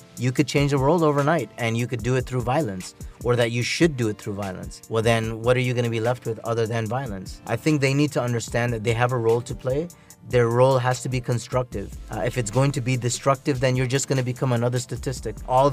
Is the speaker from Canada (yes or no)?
yes; Toronto, Ontario, Canada; Well, I'm born and raised in Toronto, Canada. My parents are from India. I grew up with two competing cultures.